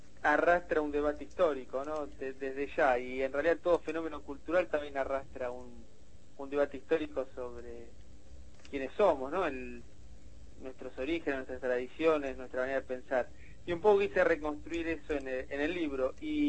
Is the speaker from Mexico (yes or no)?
no; Argentina; hay un debate sobre qué origen reconocemos como los argentinos, si un origen mestizo, indígena, obrero, afro, o queremos ser blancos, ¿no?